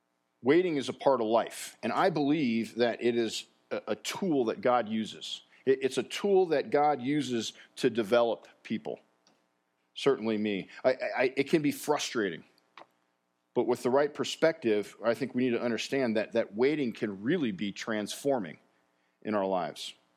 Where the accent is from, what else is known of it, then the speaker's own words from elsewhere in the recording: Colorado, United States; I was born and raised in Colorado, and I've seen the roads here change dramatically over the last 40-some-odd years.